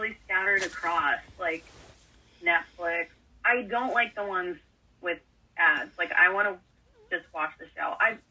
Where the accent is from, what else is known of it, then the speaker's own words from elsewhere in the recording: Kansas, United States; We're from Kansas, but kind of live everywhere now.